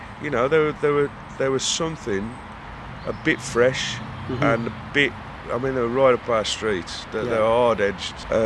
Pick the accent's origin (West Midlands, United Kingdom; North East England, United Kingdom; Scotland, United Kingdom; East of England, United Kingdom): West Midlands, United Kingdom; Wolverhampton; I'm from Wolverhampton.